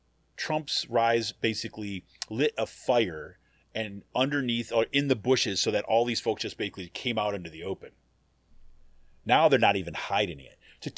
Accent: Utica, New York, United States; Anyways, but Utica, New York is an Italian town. That's my, you kno

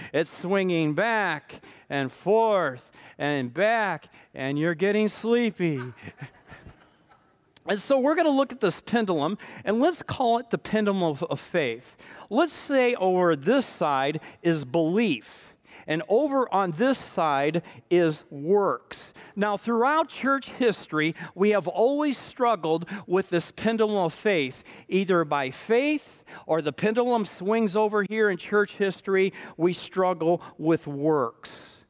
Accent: Montana, United States; I love to fly fish, and I'm from Montana, and I love to fly fish in a drift boat on the Missouri River and the Madison and all those rivers.

